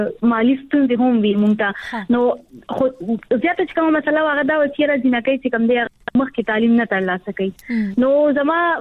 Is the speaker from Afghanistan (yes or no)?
no; Khyber Pakhtunkhwa, Pakistan; زه چې کوم دی د خیبر پختونخوا نو خاص ضلع سره تعلق ساتم،